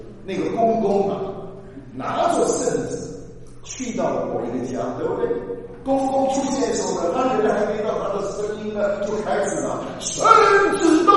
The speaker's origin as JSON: {"language": "Chinese", "country": "Malaysia", "tie": "born or raised there", "moved": "as an adult", "said": "我从马来西亚，我生在马来西亚，长在马来西亚，我18岁就离开了马来西亚，一直到现在没回去，啊，所以我在外面漂流了50年，啊，将近50年。但是我知道我的祖国是中国，我知道我的祖籍福建省宁津。"}